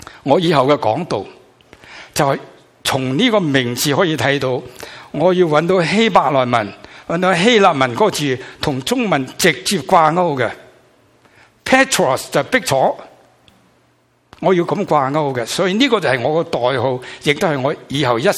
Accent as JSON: {"language": "Cantonese", "country": "China", "said": "美国人你搞啊嘛，中国人我搞嘛，你搞我中国人你搞唔掂噶"}